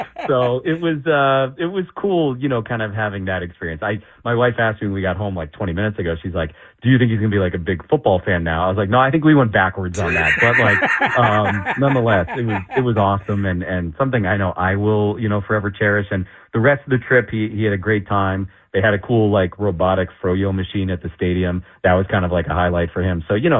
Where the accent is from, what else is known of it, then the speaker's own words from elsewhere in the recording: Florida, United States; like I grew up in South Florida. I went to the University of Miami.